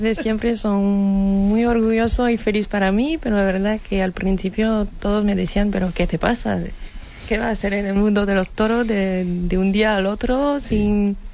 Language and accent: Spanish; France; Spanish is a second language; es un debate en Francia que, y en mi pueblo también, que hay gente que quieren, otros que no